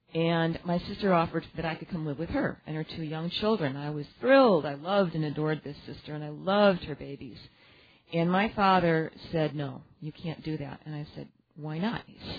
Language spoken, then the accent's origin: English; Ohio, United States; moved away as an adult; I'm actually originally from Ohio, but I lived here for 18 years.